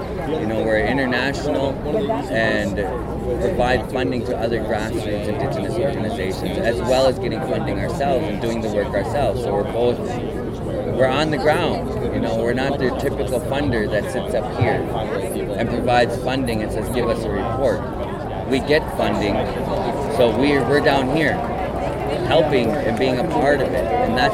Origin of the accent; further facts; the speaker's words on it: Minnesota, United States; I come from the White Earth Reservation